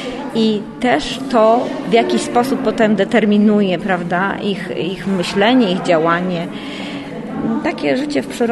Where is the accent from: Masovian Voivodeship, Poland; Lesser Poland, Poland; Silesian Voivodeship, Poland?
Masovian Voivodeship, Poland; Warsaw; born there; Urodziłam się rzeczywiście w Warszawie, natomiast pierwsze miesiące mojego życia spędziłam na Wybrzeżu i właściwie w Wybrzeżu Gdańskim, później też bywałam oczywiście na Podlasiu, o którym wspomniałam.